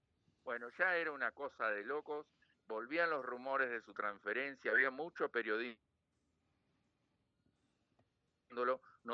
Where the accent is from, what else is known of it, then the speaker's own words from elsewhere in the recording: Mar del Plata, Buenos Aires Province, Argentina; en Mar del Plata, en mi ciudad natal